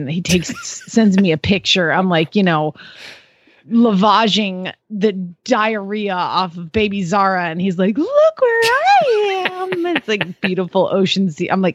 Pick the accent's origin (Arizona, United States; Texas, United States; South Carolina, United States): Arizona, United States; Phoenix; from Phoenix, Arizona